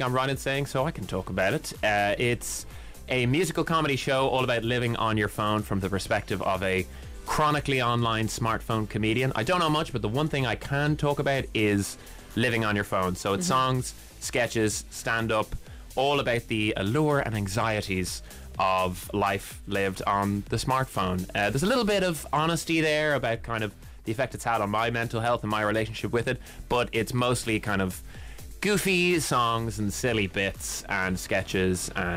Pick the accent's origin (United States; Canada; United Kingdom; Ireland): Ireland; Dublin, Leinster; I'm from Dublin, you know, grew up in Dublin.